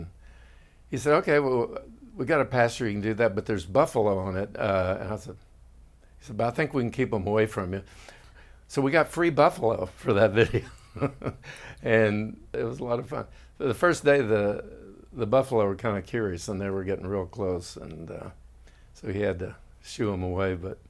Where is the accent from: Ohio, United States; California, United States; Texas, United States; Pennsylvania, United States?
Texas, United States; Austin; I grew up in Austin. It was very different back then than it is now.